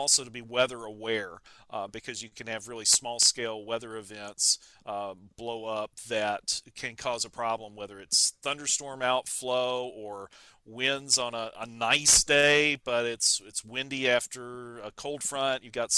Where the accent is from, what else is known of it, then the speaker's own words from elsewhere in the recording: Alabama, United States; Home state, yes.